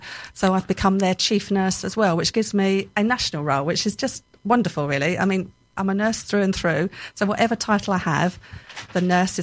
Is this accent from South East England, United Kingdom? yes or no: yes; South East England, United Kingdom; born there; I was born in Kent, so it was about coming home.